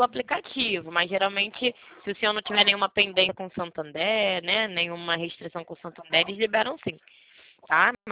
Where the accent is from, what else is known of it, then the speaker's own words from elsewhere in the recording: Rio de Janeiro, Brazil; accent: carioca; Eu sou carioca. Dá pra perceber pelo sotaque, né? Dá pra perceber pelo sotaque, né? É bem diferente.